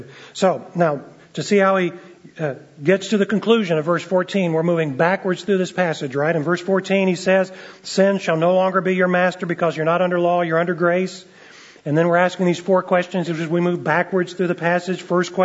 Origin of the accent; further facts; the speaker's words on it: Montgomery, Alabama, United States; when I must have been about 5 years old or so, growing up in Montgomery, Alabama, and my dad would take us down to the YMCA outdoor swimming pool